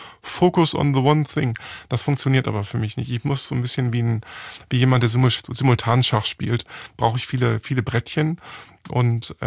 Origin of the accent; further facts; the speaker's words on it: Hamburg, Germany; Ich bin in einer Werbeagentur in Hamburg aufgewachsen.